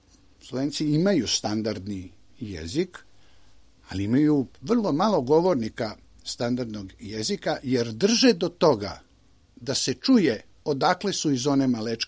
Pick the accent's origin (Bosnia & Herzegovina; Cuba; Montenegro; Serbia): Serbia; Belgrade; Evo, ja sam rođeni Beograđanin